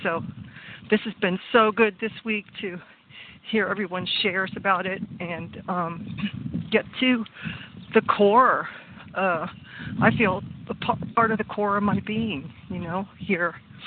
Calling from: Waco, Texas, United States; I'm calling from Waco, Texas.

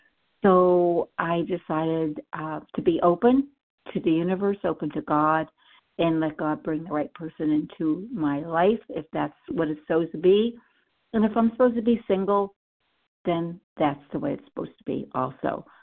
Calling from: Ohio, United States

